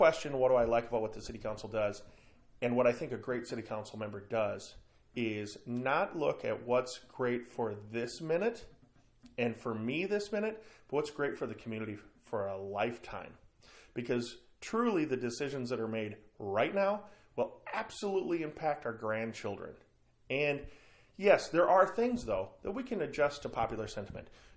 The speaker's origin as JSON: {"language": "English", "town": "Pierce", "region": "South Dakota", "country": "United States", "tie": "born or raised there", "lives_now": "Aberdeen, United States", "said": "Born and raised in Pierce, South Dakota. Moved to Aberdeen when I was seeking college, 1988, Northern State University"}